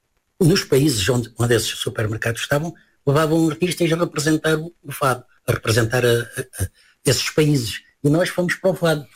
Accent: Tavira, Algarve, Portugal; also born or lived in Fuseta; Nasci no Algarve, na freguesia de Fuseta, concelho de Olhão, e praticamente vivi sempre no Algarve. Pois na Fuseta até à idade dos 8 anos e depois fui para Tavira, é uma cidade que eu também adoro, gosto muito de Tavira

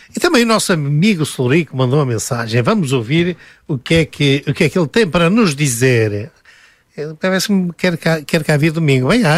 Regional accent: Montalegre, Vila Real, Portugal; born there; que eu nasci em Monte Alegre, mas considero minhoto.

